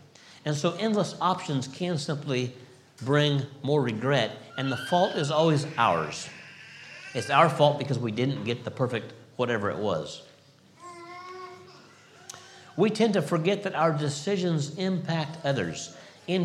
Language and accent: English; California, United States; I grew up in California in a time of plenty, I would say.